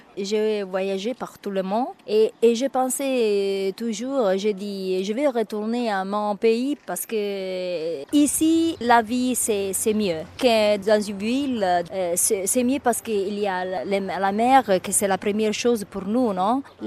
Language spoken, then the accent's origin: French; Pioppi, Campania, Italy; French is a second language; je viens de Pioppi et j'ai 46 ans.